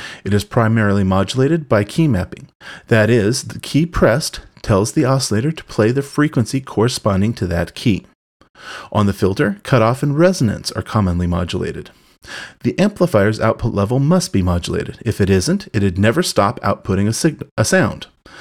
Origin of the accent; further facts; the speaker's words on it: California, United States